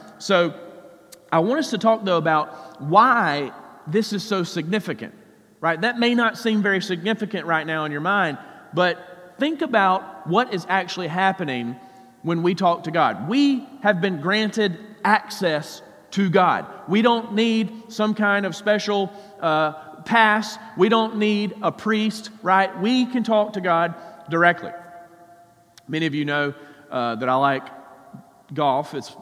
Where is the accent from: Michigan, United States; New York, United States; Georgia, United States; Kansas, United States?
Georgia, United States; I grew up in South Georgia, not too far from here, and we used to come to the Players' Championship.